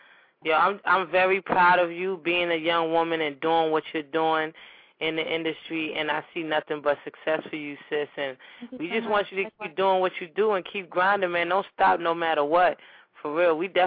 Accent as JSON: {"language": "English", "town": "Queens", "region": "New York", "country": "United States", "said": "and I'm from New York. I'm from Queens, but I live in the DMV. And I'm Nigerian."}